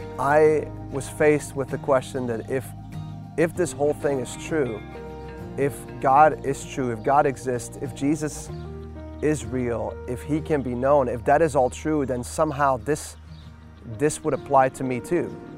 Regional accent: Belgium; my dad's French, my mom's Dutch, and so I'm an immigrant. I immigrated to Belgium. I was born there.

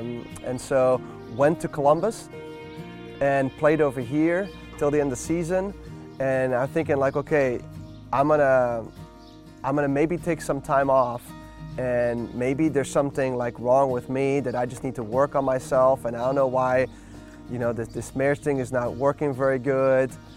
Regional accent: Belgium; I'm originally from Belgium. I always tell people that I'm a Euromutt because my dad's French, my mom's Dutch, and so I'm an immigrant. I immigrated to Belgium. I was born there. I went to Jesuit school, which is like Catholic school

